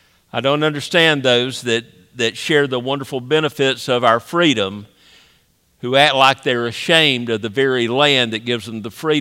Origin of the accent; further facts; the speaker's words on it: Alabama, United States; You can go to my home state, Alabama, and find some too.